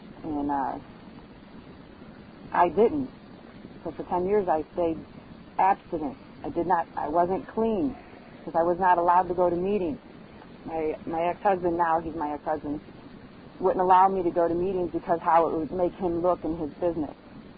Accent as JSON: {"language": "English", "town": "Chicago", "region": "Illinois", "country": "United States", "tie": "born or raised there", "said": "I got some skills that I didn't have growing up in Chicago."}